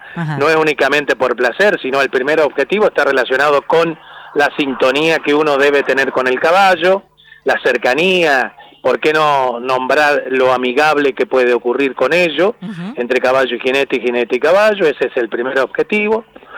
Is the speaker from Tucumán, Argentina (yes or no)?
no; San Patricio del Chañar, Neuquén, Argentina; las viñas que tiene San Patricio del Chañar, de donde vengo